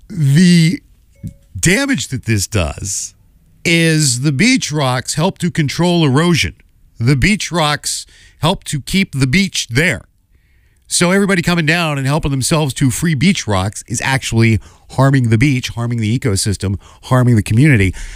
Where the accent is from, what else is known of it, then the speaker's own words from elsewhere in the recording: Melrose, Massachusetts, United States; I can remember many years ago in my hometown of Melrose, there was a street project.